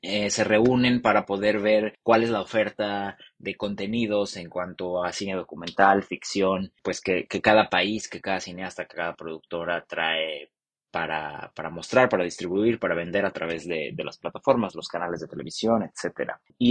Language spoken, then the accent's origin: Spanish; Mexico; now in Berlin, Germany; soy productor de cine, soy mexicano y llevo casi 3 años viviendo en Berlín.